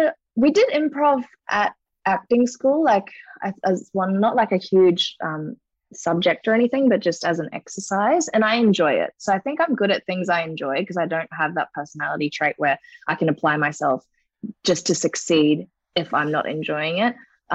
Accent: Cairns, Queensland, Australia; also born or lived in Korea; I was born in Korea, but I grew up in Cairns my whole life

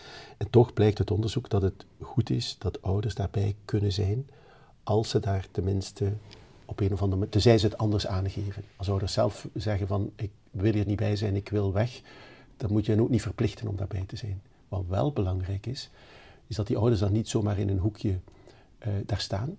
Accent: Ghent, Flanders, Belgium; moved away as an adult; now in Netherlands; Ik kom uit Gent in België. Daar ben ik 54 jaar geleden geboren. Heb in Gent ook mijn opleiding geneeskunde en kindergeneeskunde gedaan. En ben in 1998 naar Nederland gekomen

